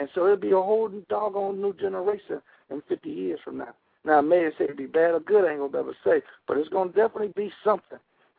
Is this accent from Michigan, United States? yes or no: yes; Detroit, Michigan, United States; I mean, I'm from Detroit.